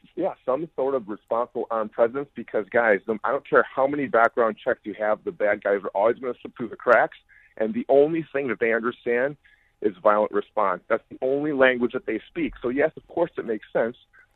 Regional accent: Wisconsin, United States; It's a really tough question, but I'm not from Illinois. I'm from Wisconsin

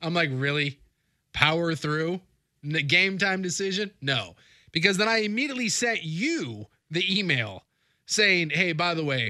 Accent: United States; But as an American, it's strange, especially with the United States not being in it.

